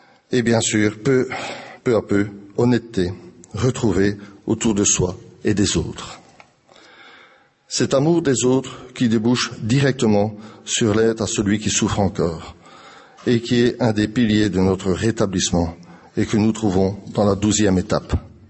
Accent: Belgium; et je viens de Belgique. Connaissant mon accent, qui a été trahi encore une fois

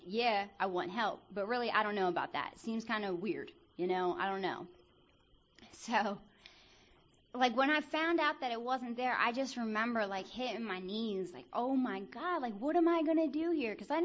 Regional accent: Wilmington, Delaware, United States; Drive in Delaware City, because I'm from Wilmington, Delaware, right?

